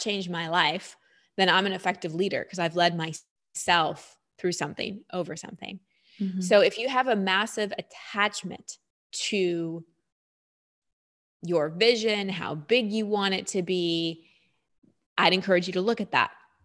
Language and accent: English; Texas, United States; I live in Texas. I grew up in Texas.